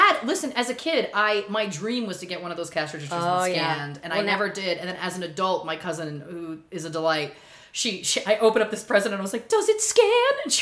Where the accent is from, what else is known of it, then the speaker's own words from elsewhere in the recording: Ontario, Canada; I'm from 2 hours outside Toronto.